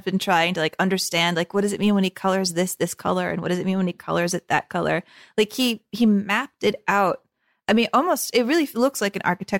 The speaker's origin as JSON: {"language": "English", "country": "United States", "said": "hard for me to pick up on as like an American watching this film."}